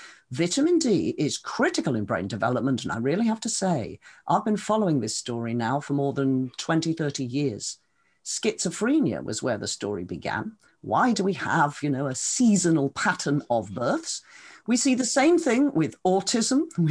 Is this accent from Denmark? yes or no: no; East Midlands, United Kingdom; I grew up in Derbyshire